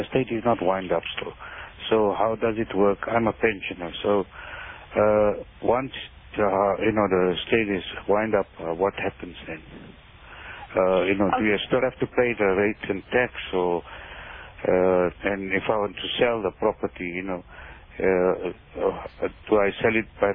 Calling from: Indonesia; From Indonesia.

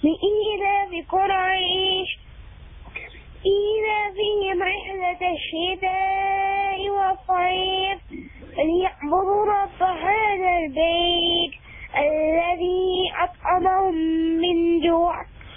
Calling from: Johannesburg, Gauteng, South Africa

